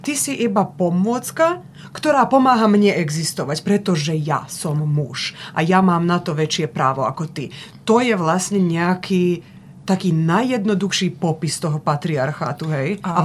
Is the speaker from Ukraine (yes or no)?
no; Serbia; čo môžeme vlastne toto vidieť aj, že je prítomné aj u nás v Srbsku